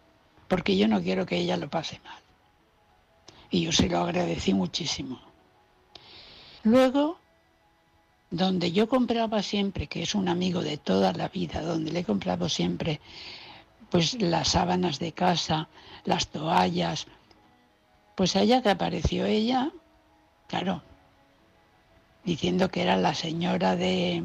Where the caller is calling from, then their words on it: Valencia, Valencian Community, Spain; de Valencia.